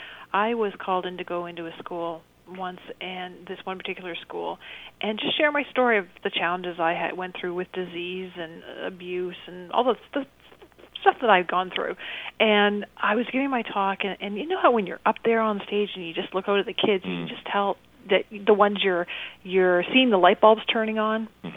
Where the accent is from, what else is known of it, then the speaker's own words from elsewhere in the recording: Canada; I'm proud to be Canadian.